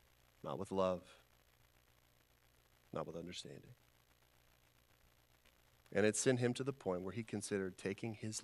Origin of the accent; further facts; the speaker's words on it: Texas, United States; I grew up in Texas, and I went to Texas Tech University